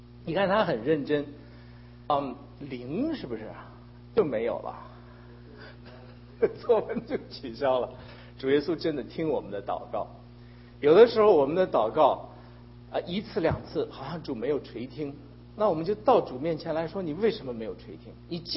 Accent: China; 我们中国人

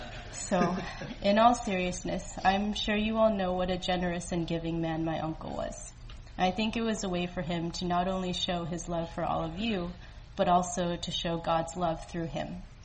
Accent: Colorado, United States; every summer of my childhood here, sweating in Houston and getting attacked by mosquitoes. because I'm from Colorado.

